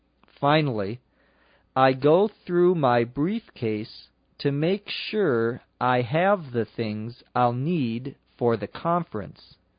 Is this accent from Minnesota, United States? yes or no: yes; Minnesota, United States; since I was born and raised or grew up in Minnesota, it is my home state. It is the state where I was born.